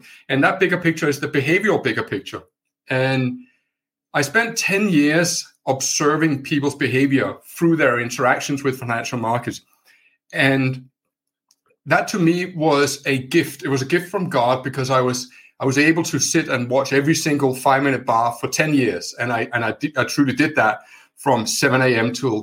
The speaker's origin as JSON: {"language": "English", "country": "Denmark", "said": "I am from Denmark."}